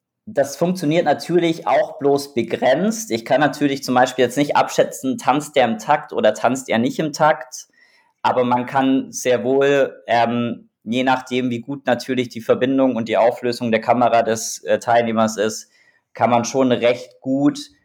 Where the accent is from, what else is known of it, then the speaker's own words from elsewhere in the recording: Augsburg, Bavaria, Germany; Ich bin ja stolzer Bayer. Nein, so richtig stolzer Bayer bin ich nicht, aber ich bin Bayer. Ich komme aus Augsburg.